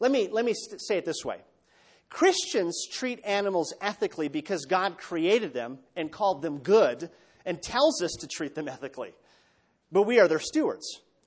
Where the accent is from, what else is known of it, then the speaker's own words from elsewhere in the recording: Minnesota, United States; Growing up in Minnesota, we had, you know, a saying for the manure spreaders.